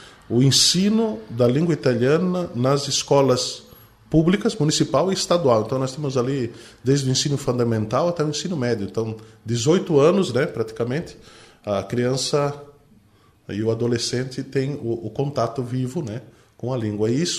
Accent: Nova Veneza, Santa Catarina, Brazil; moved away as an adult; E eu sou de Nova Veneza, nascido e morei na minha cidade natal até os 36 anos de idade.

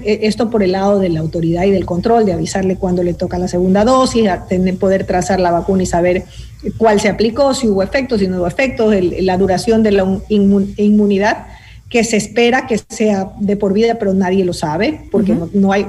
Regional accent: Ecuador; Es un compromiso de todos como ecuatorianos

